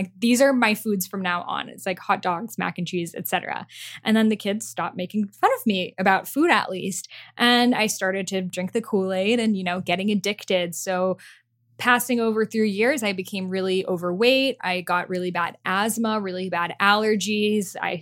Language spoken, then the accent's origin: English; Boston, Massachusetts, United States; English is a second language; We were just talking about how I grew up in Boston, very like